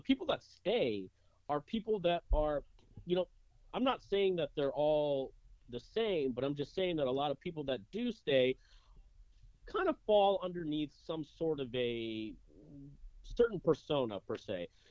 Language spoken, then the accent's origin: English; Toronto, Ontario, Canada; I'm not from here originally. I'm from Toronto.